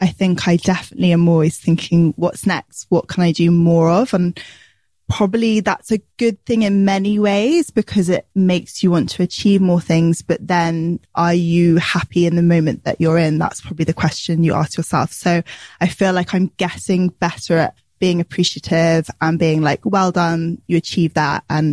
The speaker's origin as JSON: {"language": "English", "country": "New Zealand", "tie": "born or raised there", "said": "what I've learned from my Kiwi upbringing would be to be more laid back. I'm less British in that kind of stiff upper lip and a bit more talkative about my emotions."}